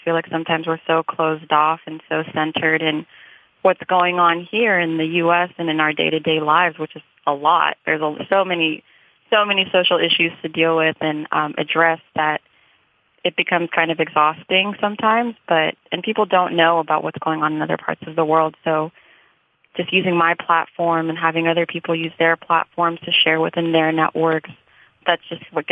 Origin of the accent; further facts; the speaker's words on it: Sudan; now in United States; And I'm American just as much as I am Sudanese.